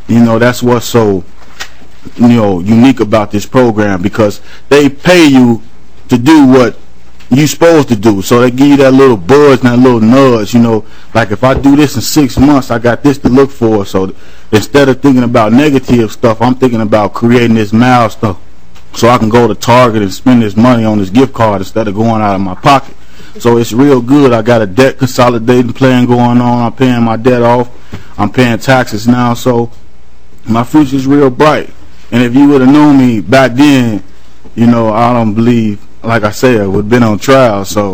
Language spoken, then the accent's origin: English; Chicago, Illinois, United States; now in Minnesota, United States; I come from Chicago, and the life that I was living in there, it kind of like gave me barriers to seek resources due to gang territories and such like that. So I came to Minnesota in search of a new life.